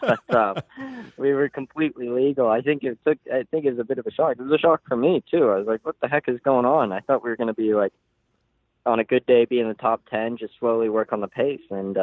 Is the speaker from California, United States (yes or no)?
yes; Los Angeles, California, United States; It was a big change to what I was used to growing up in Los Angeles